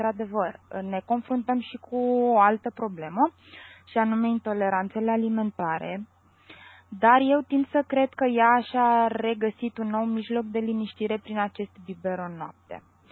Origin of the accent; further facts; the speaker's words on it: Bucharest, Romania; sunt din București